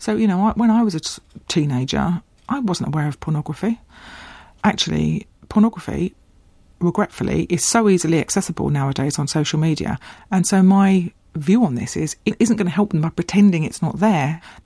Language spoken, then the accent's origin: English; East of England, United Kingdom; It was a bit of a shock to the system, frankly, because I came from quite a nice twee little rural place in Essex.